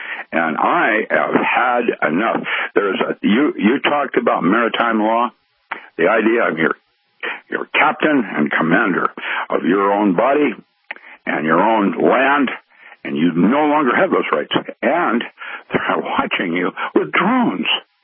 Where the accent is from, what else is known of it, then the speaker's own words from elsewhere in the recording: Philippines; moved away; when I grew up in the Philippines, I was the wrong color in 1948. And I had to learn how to defend myself on the streets of the Philippines.